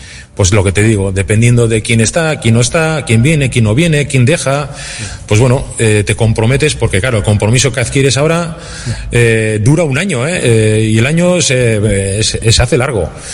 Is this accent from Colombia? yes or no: no; Bermeo, Basque Country, Spain; Prioridad absoluta Urdaibai, porque soy de Bermeo